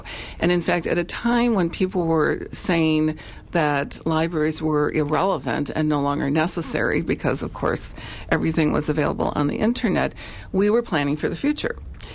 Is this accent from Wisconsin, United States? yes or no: yes; Milwaukee, Wisconsin, United States; I am originally from Milwaukee, used the Tippecanoe branch on our south side